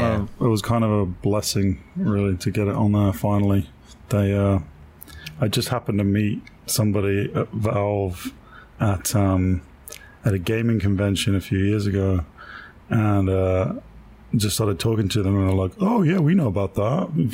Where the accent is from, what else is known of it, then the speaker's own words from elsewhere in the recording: England, United Kingdom; moved away as an adult; now in Los Angeles, United States; So I'm from England originally. Came out to film school early 2000, mid-2000.